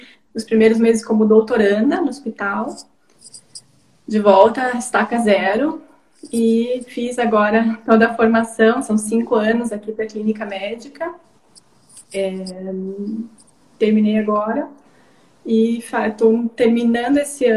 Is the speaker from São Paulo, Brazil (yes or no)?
no; Concórdia, Santa Catarina, Brazil; Eu sou de Santa Catarina, sou de Concórdia.